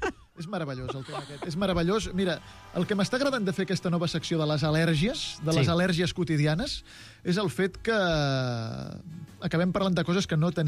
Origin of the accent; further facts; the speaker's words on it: Barcelona, Catalonia, Spain; Jo sóc barceloní de tota la vida.